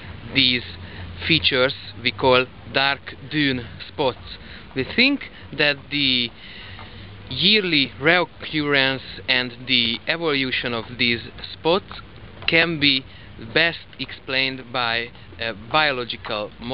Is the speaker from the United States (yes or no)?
no; Budapest, Hungary; We are from Budapest and working on Mars research because we think that there can be life on Mars.